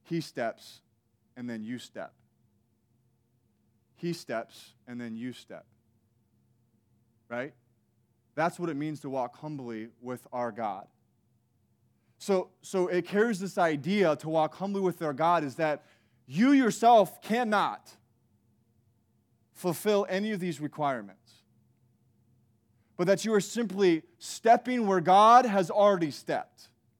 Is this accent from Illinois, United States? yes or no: yes; Illinois, United States; Now, I grew up in Illinois, and in Illinois, it snows, just like it does in Michigan.